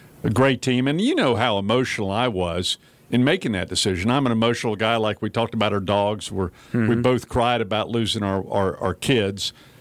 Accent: Jamestown, North Carolina, United States; I'm going back to Greensboro, my hometown of Jamestown.

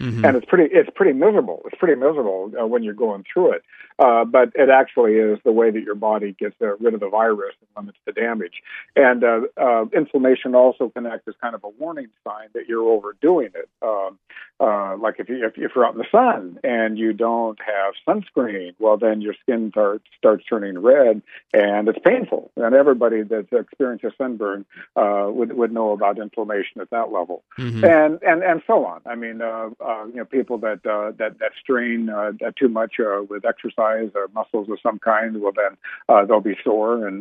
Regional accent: California, United States; also born or lived in Rochester, Minnesota; I grew up in Southern California and lived in Rochester, Minnesota for 3 years.

